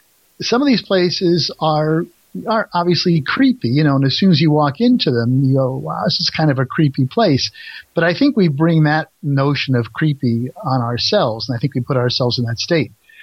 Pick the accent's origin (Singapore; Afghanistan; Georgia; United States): United States; New England; I'm not a native Buckeye. I mean, I grew up in New England